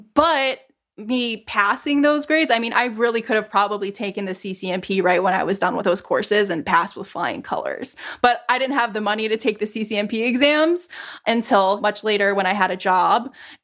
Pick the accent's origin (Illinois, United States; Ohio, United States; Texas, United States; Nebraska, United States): Ohio, United States; I'm from Ohio. So the Ohio slander thing is kind of funny